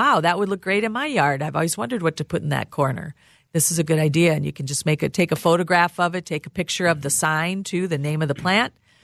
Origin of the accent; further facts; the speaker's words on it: Rochester, Minnesota, United States; born there; I'm a Minnesotan. I was born in Rochester.